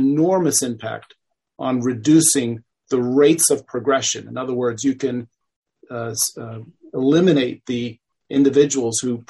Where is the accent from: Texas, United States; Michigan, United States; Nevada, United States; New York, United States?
New York, United States; Bronx; now in Stratford, United States; Well, right now I live in Stratford, Connecticut, just down the road from New Haven, but I'm born and raised in the Bronx, New York.